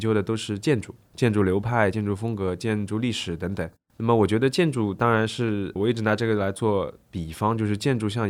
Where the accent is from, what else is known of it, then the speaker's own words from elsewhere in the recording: Shanghai, China; 我自己是一个土生土长的上海人，祖籍也是上海嘉定人。